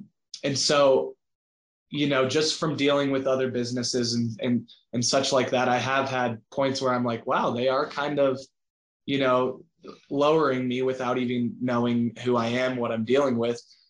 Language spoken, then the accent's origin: English; Alamosa, Colorado, United States; Made the trip to Alamosa, Colorado, kind of my hometown college, played basketball there for a year